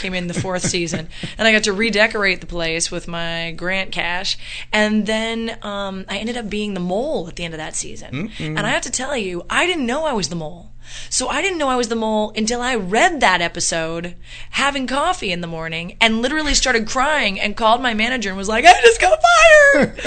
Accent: Los Angeles, California, United States; And I'm from here. I'm from Los Angeles, from Southern California anyway, and all my entire family and all my friends and from high school on back and to my last third cousin.

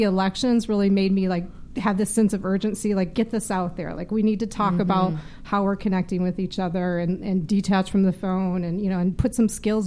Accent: Midwest, United States; And I often kid, I'm from the Midwest.

